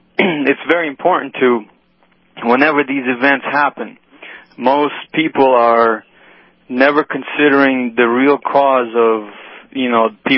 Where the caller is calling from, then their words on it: Pennsylvania, United States; I'm in Pennsylvania.